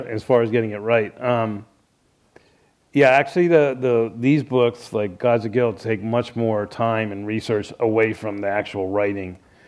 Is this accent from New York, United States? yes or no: no; Florida, United States; I grew up in South Florida, and I spent a lot of the summers in the library because it was, mostly because it was air-conditioned